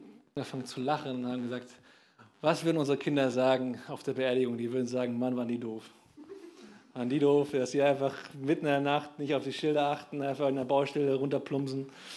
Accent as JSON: {"language": "German", "region": "North Rhine-Westphalia", "country": "Germany", "said": "ich bin in einer anderen Gemeinde aufgewachsen, ich komme aus dem Ruhrgebiet, war aber im gleichen Bund wie die Gemeinde, Ecclesia"}